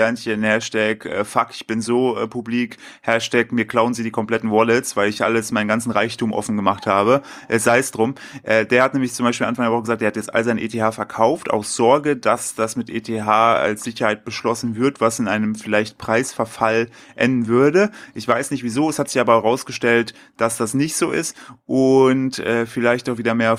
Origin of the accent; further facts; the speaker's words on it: East Germany, Germany; ich komme ja aus Dunkeldeutschland, aka dem Osten